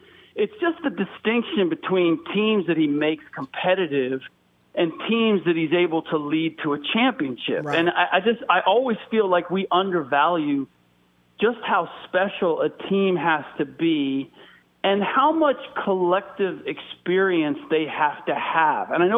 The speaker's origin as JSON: {"language": "English", "town": "Cincinnati", "region": "Ohio", "country": "United States", "said": "I'm from the Natty, yes, sir."}